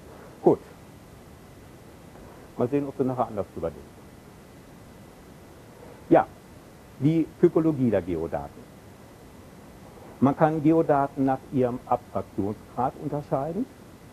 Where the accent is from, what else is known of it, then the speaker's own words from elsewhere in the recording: Bielefeld, North Rhine-Westphalia, Germany; In Bielefeld ist hier, wo ich herkomme, das ist ja so eine Stadt, die so ein bisschen rundlich ist, von der Größe her durchaus mit München vergleichbar, nur nicht von der Einwohnerzahl her, da sind ein paar weniger.